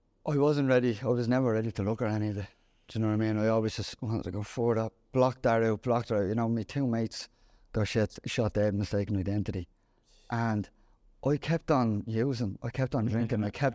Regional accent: Ireland; growing up in Ireland, in Dublin, Sligo, Galway

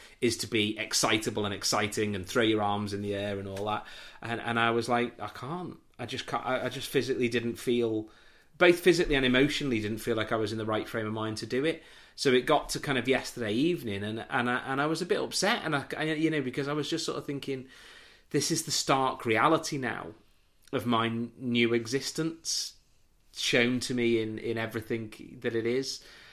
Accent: North West England, United Kingdom; my friends from where I grew up on here on the Wirral were all home for the Easter weekend

